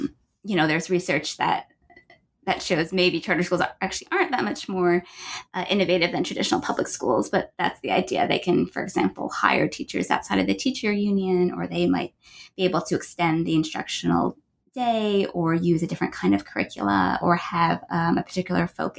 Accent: United States; I first got interested in the topic because I'm Asian American, and my parents are immigrants from Taiwan.

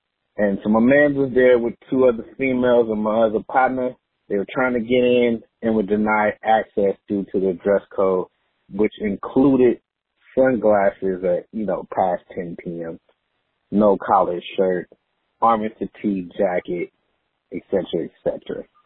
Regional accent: California, United States; you know, we grew up in the Bay Area, so it's a little different.

